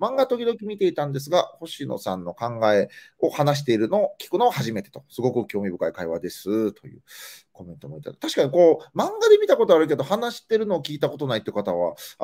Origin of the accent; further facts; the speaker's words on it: Kansai, Japan; で、関西で育って、それを笑いとして伝える。